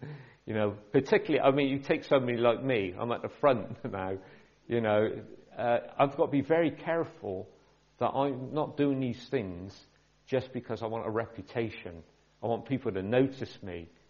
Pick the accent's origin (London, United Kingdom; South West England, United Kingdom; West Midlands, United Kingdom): South West England, United Kingdom; Bristol; I come from South Bristol and I can't pronounce anything correctly.